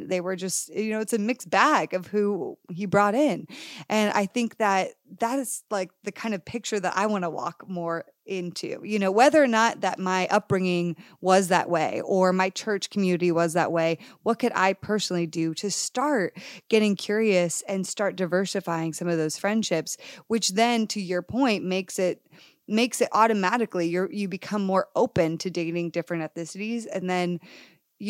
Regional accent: Connecticut, United States; my quick background was that I grew up in Connecticut, outside of Canada. I then grew up in Connecticut, and in a town that was very, that lacked diversity completely.

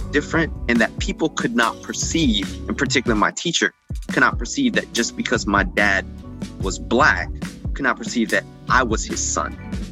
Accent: New York City, New York, United States; All of my friends growing up in New York City, I went to high school in Spanish Harlem.

